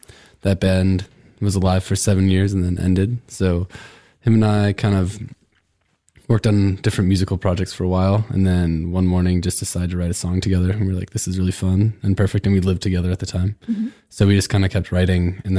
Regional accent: Chicago, Illinois, United States; And then some of my friends that I grew up with in Chicago all kind of filled in the band.

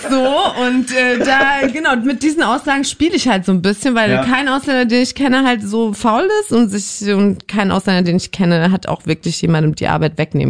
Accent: Germany; born there; ich bin in Deutschland geboren, kann die Sprache und so weiter

